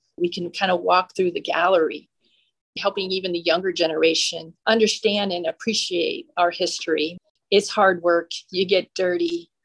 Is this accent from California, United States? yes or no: no; Florida, United States; born there; I came into that in the fact that I was born in Florida, so I'm kind of familiar with natural disasters.